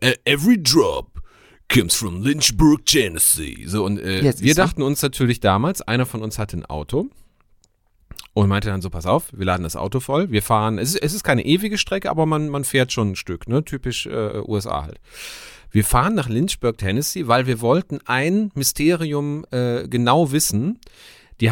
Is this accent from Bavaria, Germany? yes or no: no; Elsdorf, North Rhine-Westphalia, Germany; also born or lived in Aachen; Ich bin aus Ihrefeld. Ja. Nee, und ich bin in Aachen geboren. Dann sind wir nach einem Jahr nach Elsdorf gezogen.